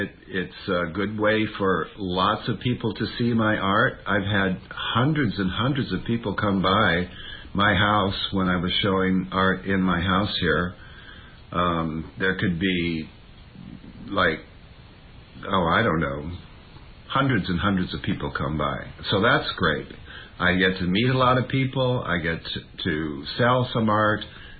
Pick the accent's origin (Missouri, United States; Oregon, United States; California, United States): Oregon, United States; Lebanon; born there; also born or lived in China / Japan / Hawaii; I was born in Oregon, in a small town, Lebanon, Oregon, but was raised in the military all over the world, and China and Japan and Hawaii and East Coast and West Coast.